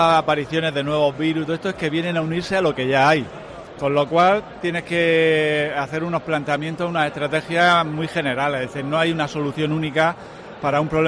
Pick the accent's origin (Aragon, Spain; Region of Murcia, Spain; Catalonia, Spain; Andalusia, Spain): Region of Murcia, Spain; en la región de Murcia, que es de donde vengo yo